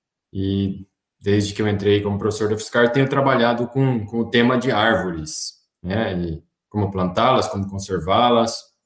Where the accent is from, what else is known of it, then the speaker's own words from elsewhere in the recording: Paraná, Brazil; Estudei na Universidade Estadual de Londrina, eu sou do Paraná